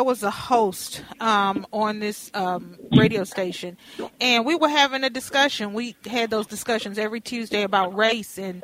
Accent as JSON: {"language": "English", "region": "Texas", "country": "United States", "tie": "born or raised there", "said": "And I grew up in Texas, and Oklahoma is right next to Texas."}